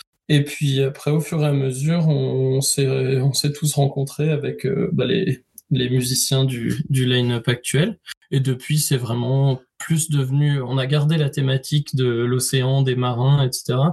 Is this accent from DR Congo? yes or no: no; Brest, Brittany, France; quand on vient de Brest, on va dire que l'océan joue une grosse part dans les choses du quotidien.